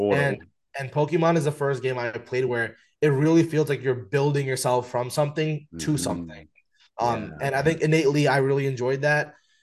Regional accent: New Jersey, United States; 23 years old, currently living in New Jersey. I grew up here my whole life, but I went to school recently at the University of Maryland, College Park. Recently after that, moved out to Chicago

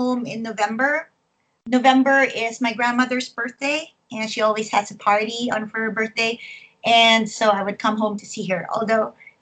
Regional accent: Manila, Metro Manila, Philippines; I grew up in Manila, yes.

